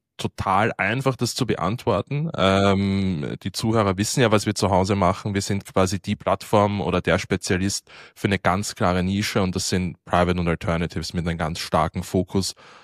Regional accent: Austria; Also als Österreicher schaue ich beim Thema Fußball natürlich immer beschämt zu Boden

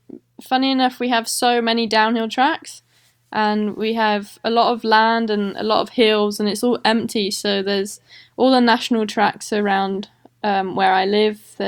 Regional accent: United Kingdom; I'm British, so it seemed like the right move.

